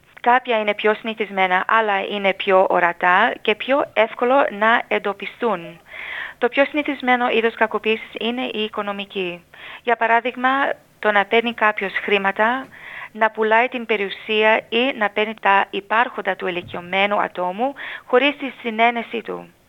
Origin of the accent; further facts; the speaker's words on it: Greece; δεν συμβαίνει στην ελληνική παροικία μόνο και μόνο επειδή είμαστε Έλληνες